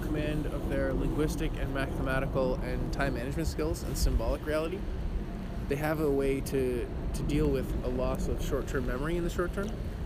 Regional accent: Ontario, Canada; I'm from Southern Ontario.

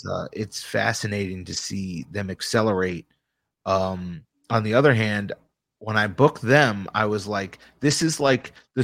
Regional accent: Long Island, New York, United States; Gabe and Tristan are from around me. So we're all from Long Island.

